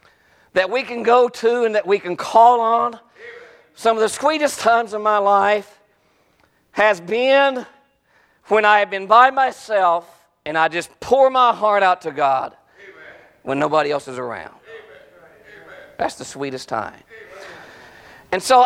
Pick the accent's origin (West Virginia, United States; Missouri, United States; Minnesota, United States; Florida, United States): West Virginia, United States; I called her mommy. I'm from West Virginia. It's mommy and daddy.